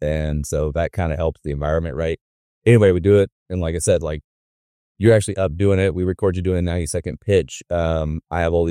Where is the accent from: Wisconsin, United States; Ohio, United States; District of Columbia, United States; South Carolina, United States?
South Carolina, United States; moved away as an adult; Now, I grew up in South Carolina, moved here to go to grad school and right out of college when I was 22